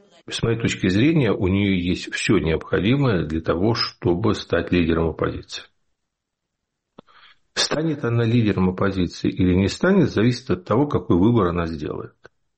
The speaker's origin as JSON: {"language": "Russian", "region": "Kyiv", "country": "Ukraine", "tie": "born there"}